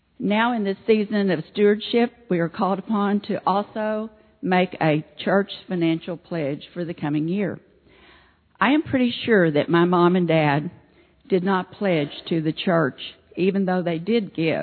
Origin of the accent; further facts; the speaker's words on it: Lovington, New Mexico, United States; I grew up in the Methodist Church in our hometown of Lovington, New Mexico.